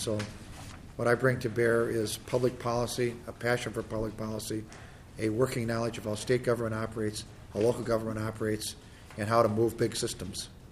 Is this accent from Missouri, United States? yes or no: no; Minneapolis, Minnesota, United States; I grew up in South Minneapolis in a little 1,400-square-foot home. There were seven kids.